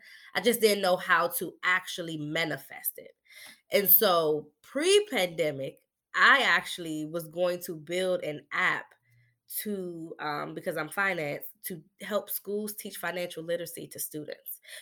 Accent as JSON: {"language": "English", "region": "Maryland", "country": "United States", "tie": "born or raised there", "said": "I am from PG County, Maryland. And so I grew up in Pretty Girl County, they like to call it, listening to go-go."}